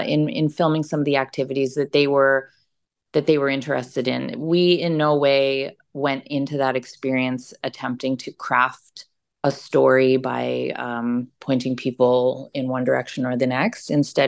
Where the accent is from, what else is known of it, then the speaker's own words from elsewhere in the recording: Canada; in addition to me being Canadian as well.